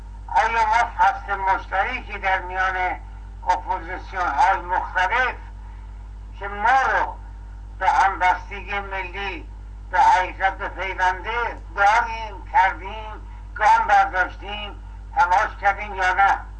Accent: Iran; همه ما ایرانی هستیم

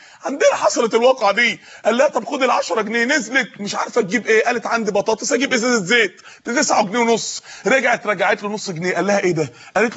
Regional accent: Mansoura, Dakahlia, Egypt; عندنا في المنصورة جمعية جابوا قدرة فول

